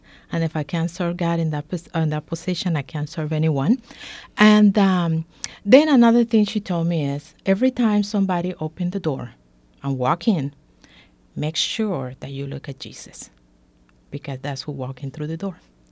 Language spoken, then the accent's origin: English; Panama; now in Corpus Christi, United States; Originally, I'm from Panama. Came to the States. I've been married for 34 years. Came to the States with my GI. And spent a long time in Europe.